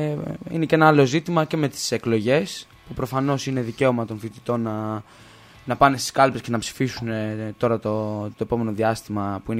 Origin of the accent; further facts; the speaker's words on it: Greece; το ξέρω και εγώ δηλαδή που είμαι από την Άξο